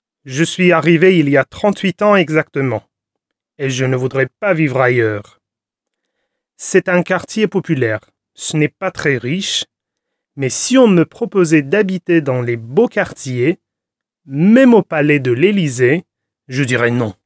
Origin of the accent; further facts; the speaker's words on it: Tunisia; now in France; Moi, je viens de Tunisie.